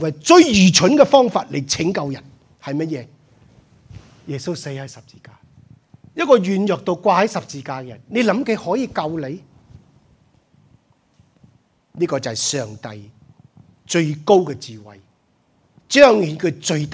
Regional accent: China; 这个善事不是我们中国人理解的善事

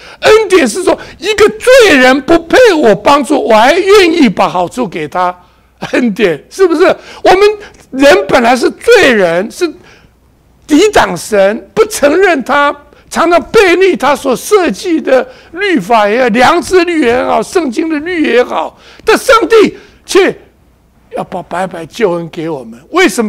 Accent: China; 我们中国人把善当成没什么

